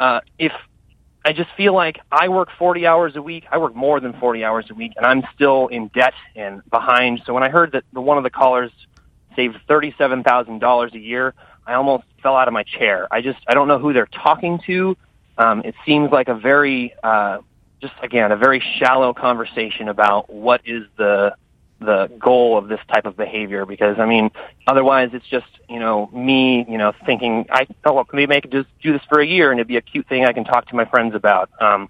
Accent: Omaha, Nebraska, United States; Hi, I'm a socialist from Omaha, Nebraska

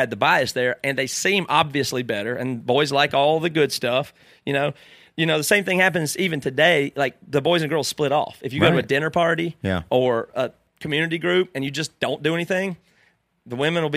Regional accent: Greer, South Carolina, United States; I grew up in Greer, South Carolina

